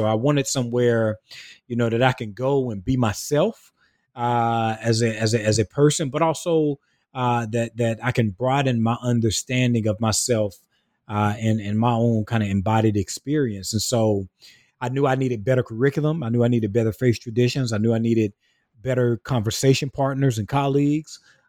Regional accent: St. Matthews, South Carolina, United States; in rural South Carolina, where so many of us who grow up where I grew up at in St. Matthews, between St. Matthews, Swansea and Sandaron

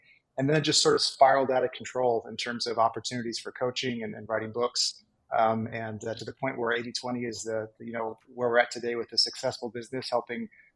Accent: Utah, United States; My home state is Utah, and he had an assignment to come and do an article in Utah.

